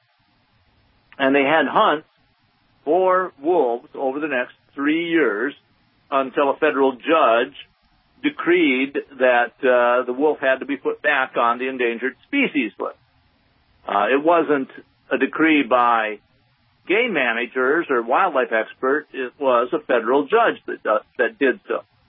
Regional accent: Wisconsin, United States; I grew up in Wisconsin, so Wisconsin topics are kind of interesting to me

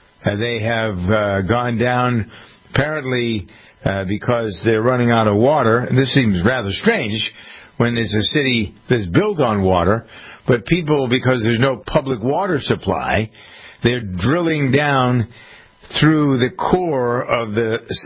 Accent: Framingham, Massachusetts, United States; We just went through the budget process in my hometown of Framingham

